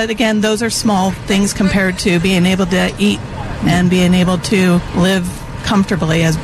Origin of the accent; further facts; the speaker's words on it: La Mesa, California, United States; I'm from La Mesa.